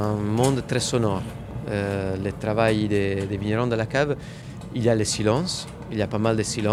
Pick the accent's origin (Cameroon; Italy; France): Italy; French is a second language; je viens d'Italie avec mon collègue français